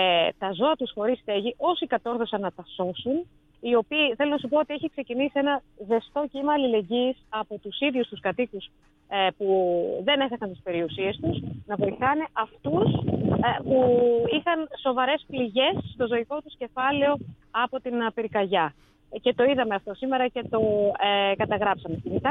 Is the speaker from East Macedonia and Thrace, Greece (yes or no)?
yes; Polyanthos, East Macedonia and Thrace, Greece; ο οικισμός, το χωριό μου είναι ο Πολύανθος, όπου σταμάτησε η φωτιά λοιπόν στο ποτάμι.